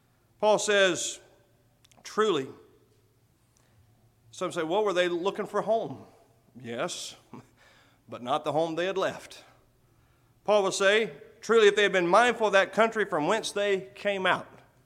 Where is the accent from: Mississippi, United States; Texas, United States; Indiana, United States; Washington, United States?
Texas, United States; now in Florida, United States; I reside in Florida. I live in Florida, but I'm not from Florida. I said, I'm from West Texas.